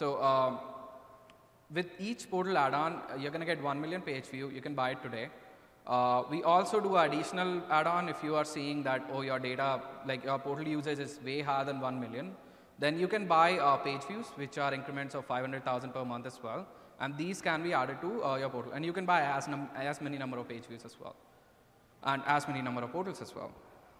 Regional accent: India; English is a second language; now in United States; because I'm from India, I'm in East Coast

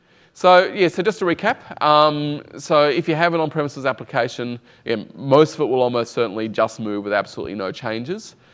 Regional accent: Australia; So I'm from Australia.

